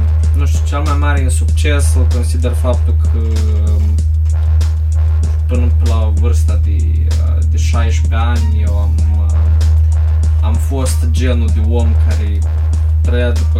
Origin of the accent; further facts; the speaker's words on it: Chișinău, Moldova; Eu am crescut la Poșta Veche, într-un ghetou urban, unde am fost învățat de regulile străzii